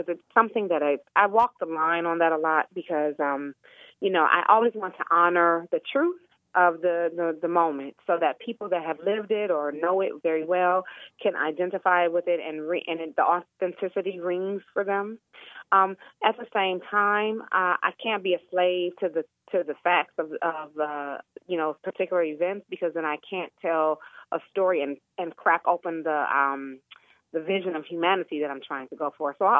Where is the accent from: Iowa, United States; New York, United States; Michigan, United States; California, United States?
Michigan, United States; Detroit; this play is part of three plays that I'm developing about my hometown of Detroit.